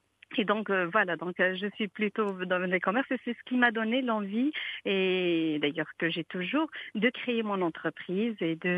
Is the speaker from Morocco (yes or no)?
yes; Taliouine, Souss-Massa, Morocco; Exactement, je suis native de Tellywine, d'une famille conservatrice du sud du Maroc.